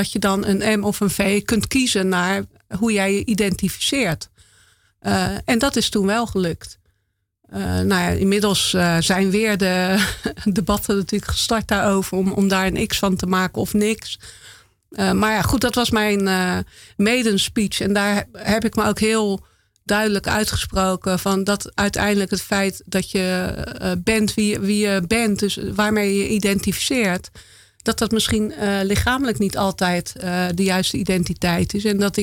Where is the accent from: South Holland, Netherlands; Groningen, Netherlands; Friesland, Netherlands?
South Holland, Netherlands; Rotterdam; now in Berkel en Rodenrijs, Netherlands; Ik kom uit Rotterdam, dus weer redelijk direct. Tegenwoordig woon ik in Berkel en Roderijs. Wat een buitenwijk tegenwoordig van Rotterdam is.